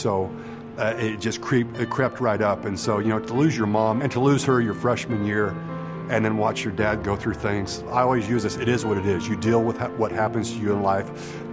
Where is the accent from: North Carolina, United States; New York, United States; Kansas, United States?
Kansas, United States; Rose Hill; also born or lived in Malvern, United States; You know, I grew up in Malvern, Kansas up to fourth grade, and then my father decided he wanted to farm, and we moved over to Rosehill, Kansas, and that's where I went, spent fifth grade through high school.